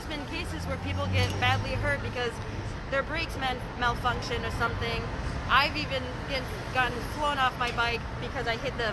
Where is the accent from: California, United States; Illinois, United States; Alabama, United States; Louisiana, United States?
Illinois, United States; Chicago; now in New York, United States; I'm from Chicago.